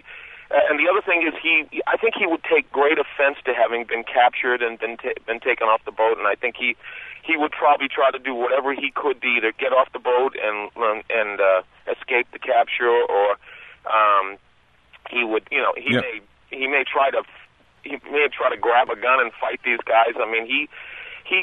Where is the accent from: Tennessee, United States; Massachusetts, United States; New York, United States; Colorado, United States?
Massachusetts, United States; Winchester; We're from Winchester. He and I both were from Winchester.